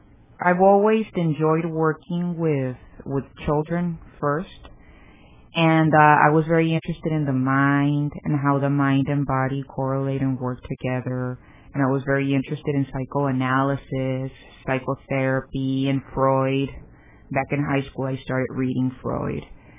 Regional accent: Mexicali, Baja California, Mexico; I mean, I'm from Mexicali. Yes, I grew up in Mexicali.

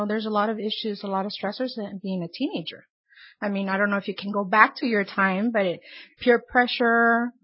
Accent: California, United States; Yes, I'm actually from the Imperial Valley, but I did start my internship at Riverside County.

